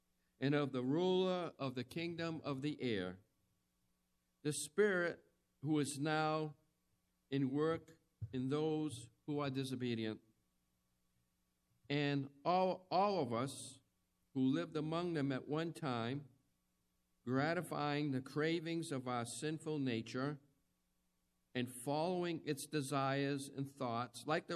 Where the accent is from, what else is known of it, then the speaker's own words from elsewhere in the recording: Webster, Massachusetts, United States; Well, I'm from Webster, Massachusetts, which is a small town south of Worcester on the Connecticut border.